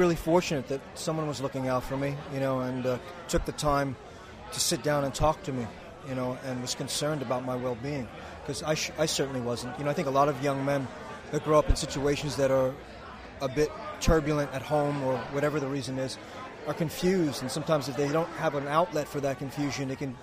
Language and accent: English; New York City, New York, United States; while I was away from my hometown, New York City, I stayed in touch with my acting teacher